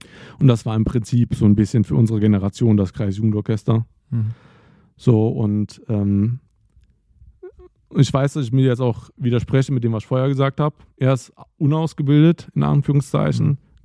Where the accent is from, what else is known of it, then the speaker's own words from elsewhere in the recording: Idar-Oberstein, Rhineland-Palatinate, Germany; ich komme ja aus dem Hunsrück, also Raum Idar-Oberstein, und da läuft einfach gar nichts mehr.